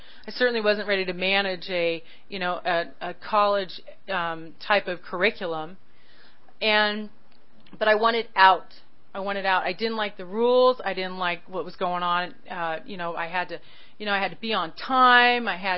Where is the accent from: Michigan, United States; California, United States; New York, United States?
California, United States; Sunnyvale; I'm over in Sunnyvale because that's my hometown. I grew up in Sunnyvale.